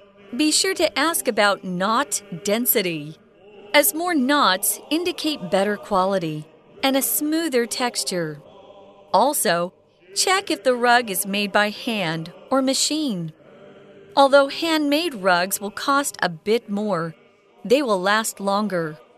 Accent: United States; Which, when I grew up, you know, and I'm American, a carpet was actually, you know, the floor covering that would go from wall to wall.

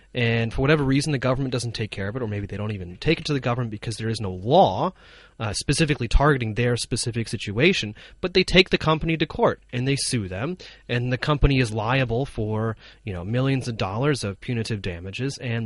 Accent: United States; one of the reasons that I wanted to bring up, you know, the example of my home country is that compared to many other developed countries, actually the United States is under-regulated

